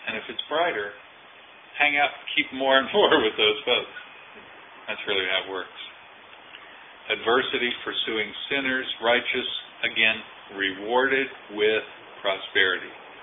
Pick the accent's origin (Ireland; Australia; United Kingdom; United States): Australia; I'm an Aussie. Dinky die Aussie.